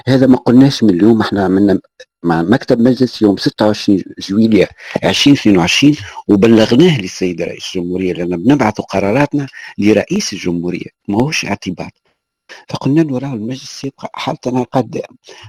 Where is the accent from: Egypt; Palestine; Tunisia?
Tunisia; نحن كمواطنين تونسيين